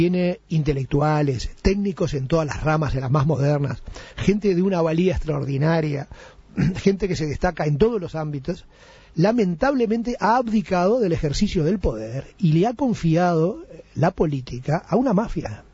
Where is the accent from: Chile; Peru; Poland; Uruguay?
Uruguay; como uruguayo